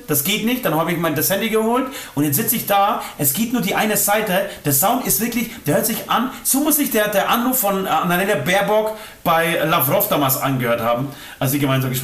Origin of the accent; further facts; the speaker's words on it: Poland; Nee, ich bin Pole. Ich könnte ja auch mit meinem polnischen Ausweis rüberfliegen.